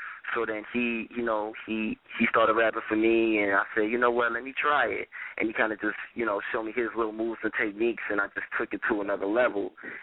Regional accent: Bronx, New York, United States; Yeah, I'm from the Bronx, New York.

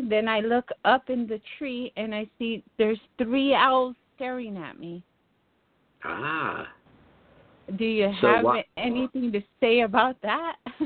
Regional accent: Tucson, Arizona, United States; I'm from Tucson, Arizona.

